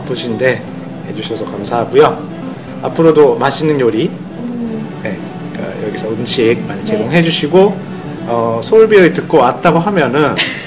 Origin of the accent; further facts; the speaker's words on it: Japan; Korean is a second language; 일본 남자 입장이잖아요. 네. 한국 사람과 결혼한 일본 남자 입장인데